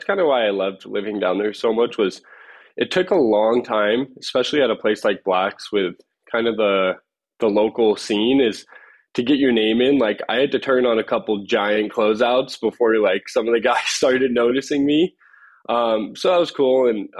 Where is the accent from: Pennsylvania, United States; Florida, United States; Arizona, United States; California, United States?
California, United States; San Diego; So I grew up in San Diego. So basically like my childhood was just like surfing the reefs of La Jolla and in some of the beach breaks down at Black's.